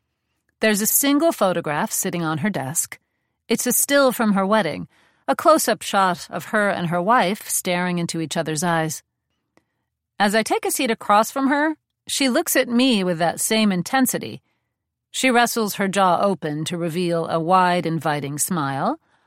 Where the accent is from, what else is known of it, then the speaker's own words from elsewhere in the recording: Crown Heights, New York, United States; now in Chinatown, United States; I tell her I'm a first-generation Iranian-American who was born and raised in Crown Heights, but that I now live in Chinatown on my older sister's couch.